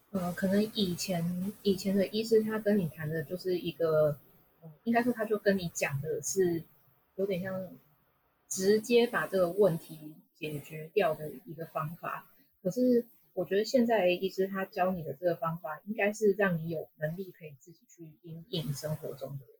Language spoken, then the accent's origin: Chinese; Taiwan; 我们台湾人就会认为说